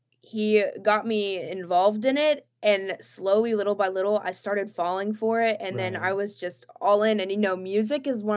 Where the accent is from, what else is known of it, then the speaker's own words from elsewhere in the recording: Texas, United States; It was very hot growing up in Texas.